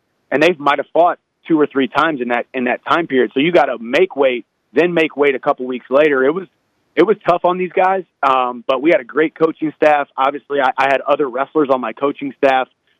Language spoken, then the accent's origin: English; St. Louis, Missouri, United States; and then I'm a St. Louis Cardinals fan because I'm born and raised in St. Louis.